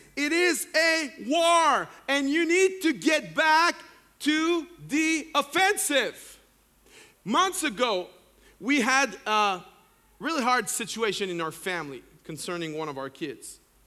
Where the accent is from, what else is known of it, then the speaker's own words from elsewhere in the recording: Canada; Freaking out. As a Canadian, just freaking out.